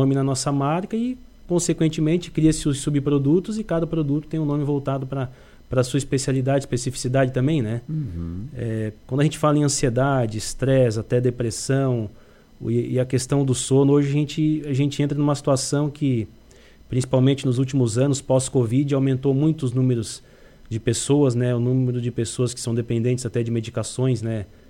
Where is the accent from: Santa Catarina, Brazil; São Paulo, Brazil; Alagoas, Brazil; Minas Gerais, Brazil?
Santa Catarina, Brazil; Criciúma; Sou natural de Criciúma, nascido em Criciúma. Italiano também.